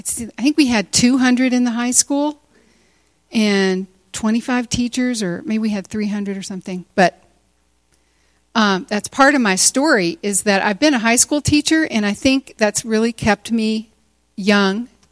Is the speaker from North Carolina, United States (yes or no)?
no; Kentucky, United States; moved away as an adult; now in California, United States; I was kind of a spoiled brat growing up in Kentucky, of all places. And after we got married, had one baby, we moved to California, and I've been living in California for, I think, 37 years.